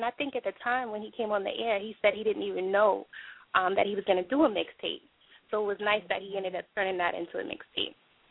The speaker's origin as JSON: {"language": "English", "region": "Texas", "country": "United States", "said": "And the reason why I make sure I always shout out Fallwell is not just because I'm from Texas"}